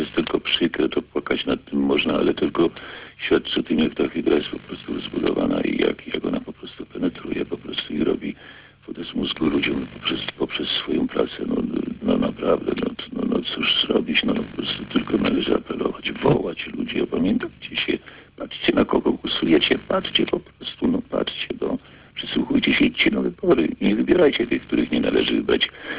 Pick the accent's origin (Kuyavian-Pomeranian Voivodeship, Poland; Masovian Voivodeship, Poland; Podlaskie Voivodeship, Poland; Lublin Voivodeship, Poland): Kuyavian-Pomeranian Voivodeship, Poland; Toruń; bo ja z Torunia jestem.